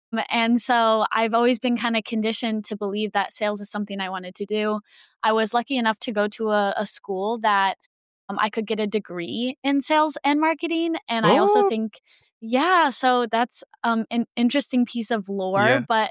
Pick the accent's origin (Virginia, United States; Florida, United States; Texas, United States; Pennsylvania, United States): Pennsylvania, United States; Yeah, I feel like I grew up in Pennsylvania, which rural Pennsylvania.